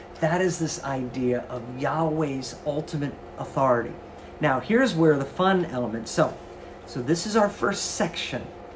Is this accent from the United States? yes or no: yes; New York, United States; maybe it's because I'm from New York, but I like some green.